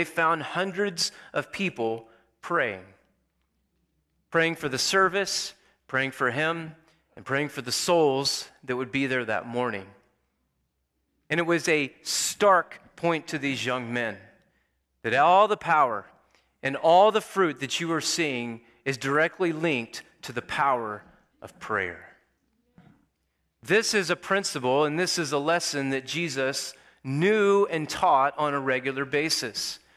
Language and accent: English; Bend, Oregon, United States; as Matt said, and I'm from Bend, Oregon.